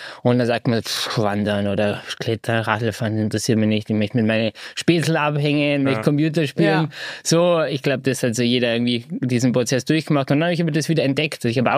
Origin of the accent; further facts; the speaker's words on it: Bad Reichenhall, Bavaria, Germany; Ja, also ich bin … Ich komme aus dem Süden Deutschlands, aus dem Berchtesgadener Land, genau gesagt aus Reichenhall.